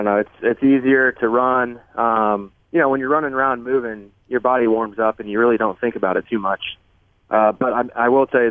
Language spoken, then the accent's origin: English; Kansas City, Missouri, United States; they look at me like for answers because I'm from Kansas City and I've been here for so long